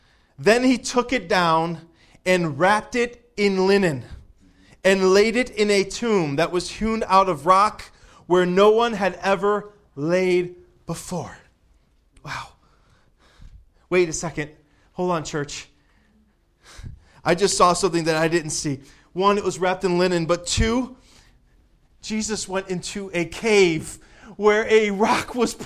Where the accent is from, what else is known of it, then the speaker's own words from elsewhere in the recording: Florida, United States; because that's where I'm from. I'm from Florida. Yet I don't have a house down there.